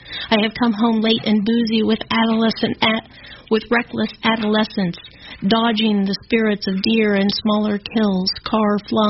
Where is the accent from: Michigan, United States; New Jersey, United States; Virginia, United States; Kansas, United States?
Kansas, United States; Eskridge; I grew up in, I've lived all over the state of Kansas, but I grew up outside of Topeka in a town called Eskridge.